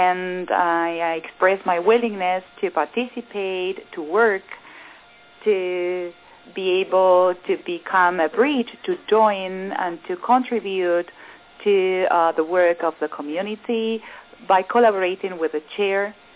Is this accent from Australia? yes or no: no; Santiago, Santiago Metropolitan Region, Chile; I'm from Santiago de Chile, so I am very happy to be here, having finished my postgraduate courses in Edinburgh. I'm a lawyer by profession. I am from Chile.